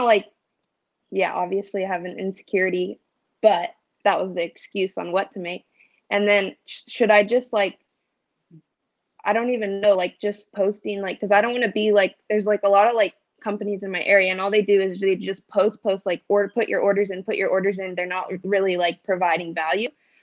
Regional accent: Portland, Oregon, United States; So just to kind of start off, I'm from Portland, Oregon, near Chris, actually, only about an hour from him. I'm 21.

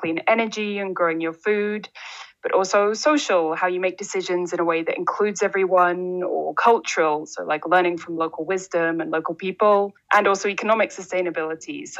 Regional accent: London, United Kingdom; So I'm from London, and I was working in climate change activism and campaigning in NGOs.

